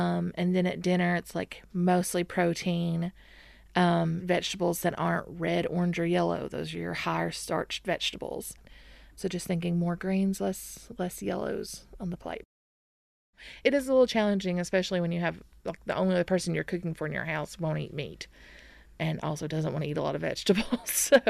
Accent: McRoberts, Kentucky, United States; I'm from McRoberts, Kentucky, and we are here at Apple Shop, where I work as the director of Appalachian Media Institute.

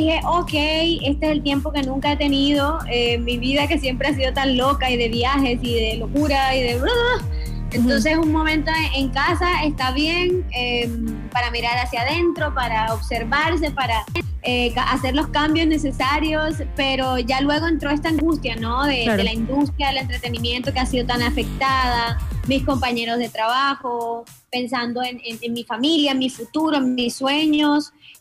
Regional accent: Caribbean Region, Colombia; now in Bogotá, Colombia; pude ir a la costa, que es de donde yo soy.

